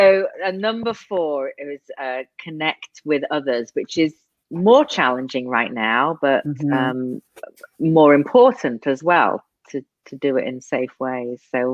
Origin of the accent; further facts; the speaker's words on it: England, United Kingdom; You know, I'm from England, and my two best friends in the world are in England